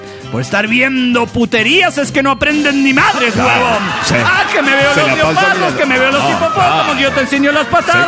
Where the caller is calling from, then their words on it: California, United States; de Silicon Valley, California.